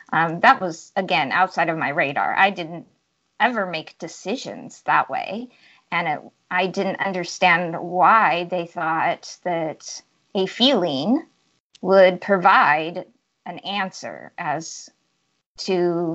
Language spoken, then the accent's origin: English; Bothell, Washington, United States; I was on the northeast side of Seattle, Bothell, Kirkland.